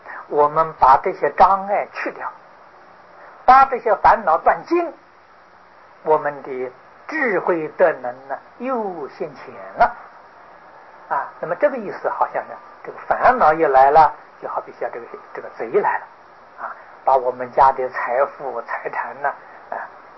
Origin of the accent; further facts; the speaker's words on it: China; 这个我们中国人讲的是乞丐了